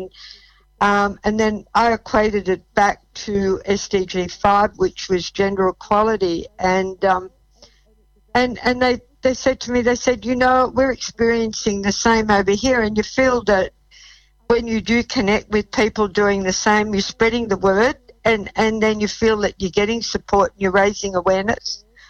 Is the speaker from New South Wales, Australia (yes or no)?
yes; Bondi, New South Wales, Australia; As a very young girl, I grew up in Bondi, and many migrants settled there